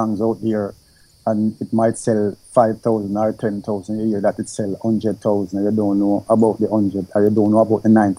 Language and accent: English; Clarendon, Jamaica; born there; I'm not afraid to say I was born in Clarendon.